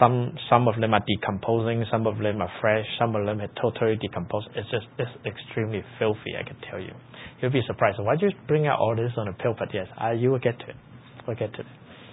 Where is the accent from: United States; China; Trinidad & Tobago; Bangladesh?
China; I grew up in China. I actually grew up in little villages. Actually, when I was young, we didn't even have electricity. And I think up to today that the house that I grew up with still doesn't have running water.